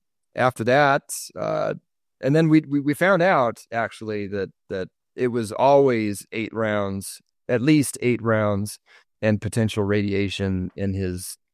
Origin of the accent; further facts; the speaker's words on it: Washington, United States; moved away as an adult; now in Utah, United States; my wife just looked at me in the car and said, should we move to Utah? We grew up in the Washington state.